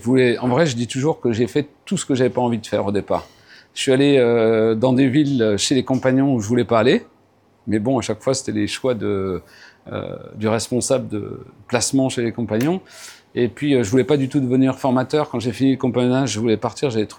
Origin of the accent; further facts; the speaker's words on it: Morocco; j'ai revu ce gars 10 ans après, je crois, chez nous, au Maroc.